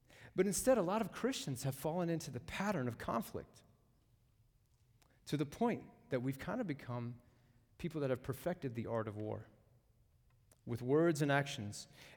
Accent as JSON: {"language": "English", "region": "the South", "country": "United States", "tie": "born or raised there", "said": "I grew up in the South back in the 1980s."}